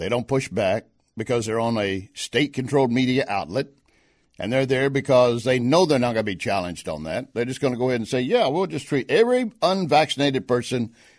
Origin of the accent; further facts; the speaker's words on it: Texas, United States; I'm from Texas. I would, of course, naturally have a BS degree.